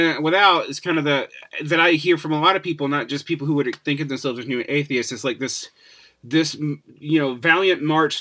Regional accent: Georgia, United States; I'm from Central Georgia, which is not part of Appalachia.

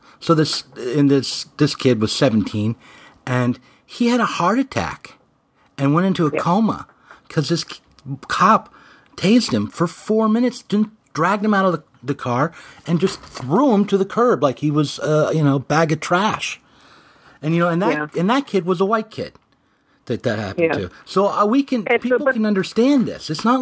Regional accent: the South, United States; So we don't have to think that way. I come from the South.

